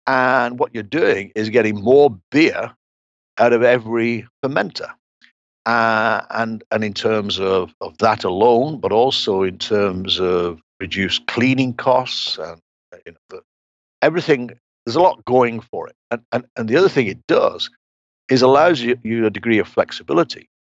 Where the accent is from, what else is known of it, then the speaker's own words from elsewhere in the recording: England, United Kingdom; I come from England.